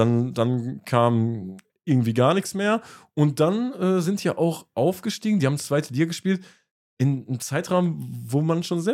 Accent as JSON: {"language": "German", "region": "North Rhine-Westphalia", "country": "Germany", "said": "wir kommen ja hier aus der Ecke Lippstadt, Dortmund und so, und die Städte hier sind schon hässlicher als so manches da unten"}